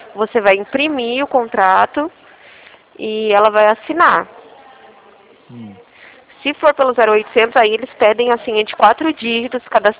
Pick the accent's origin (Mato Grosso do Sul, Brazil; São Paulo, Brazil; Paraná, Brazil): São Paulo, Brazil; Presidente Prudente; Que eu sou de Presidente Prudente, né?